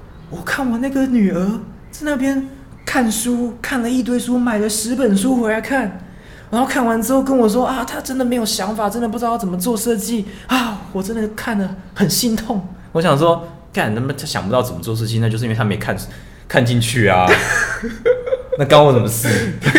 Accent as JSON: {"language": "Chinese", "region": "Taichung", "country": "Taiwan", "said": "我会跟爸妈说要出国的原因是因为我是台中人嘛"}